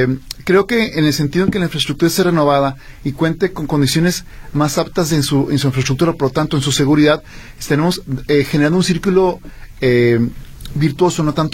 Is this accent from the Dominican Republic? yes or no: no; Guadalajara, Jalisco, Mexico; con todo el amor que le tengo a Guadalajara. Soy tapatío desde muchos años, desde no más hace 47.